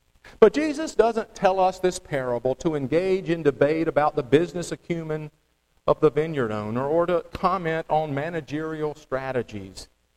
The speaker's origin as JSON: {"language": "English", "town": "Lexington", "region": "North Carolina", "country": "United States", "tie": "born or raised there", "said": "When I was a teenager growing up in Lexington, North Carolina, middle school, high school age"}